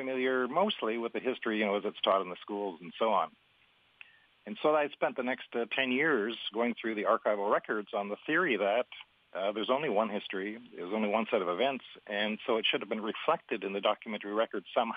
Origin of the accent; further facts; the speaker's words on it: Quesnel, British Columbia, Canada; I'm from Quinnell originally. I was born in Quinnell, and that's where the Chilcotin Chiefs are buried. And I was actually born in the hospital that's on the graveyard of the Chilcotin Chiefs.